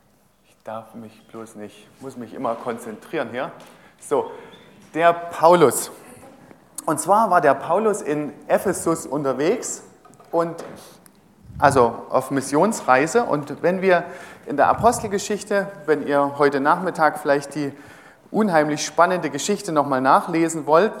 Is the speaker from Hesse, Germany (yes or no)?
no; Hartenstein, Saxony, Germany; Also ich komme aus Hartenstein. Das kennt man hier, das ist, muss ich nicht lange erklären.